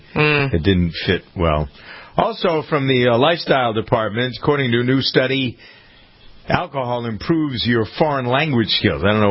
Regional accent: United States; And you know what? I'm not the ugly American, but I am the American that likes to travel.

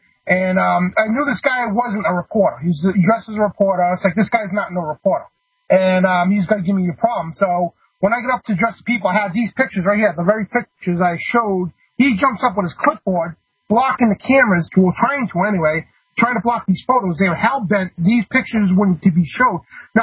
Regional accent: Central Falls, Rhode Island, United States; our town is 1 square mile to Central Falls, and we're from Rhode Island, which is a small state.

